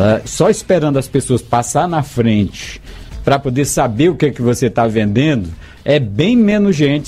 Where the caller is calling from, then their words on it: Colinas, Maranhão, Brazil; Lá no povoado Panelas, município de Colinas, Maranhão.